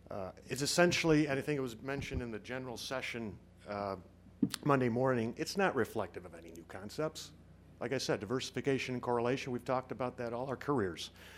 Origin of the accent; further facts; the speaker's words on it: Chicago, Illinois, United States; I'm a consultant from Chicago, where I believe it's also 92 degrees.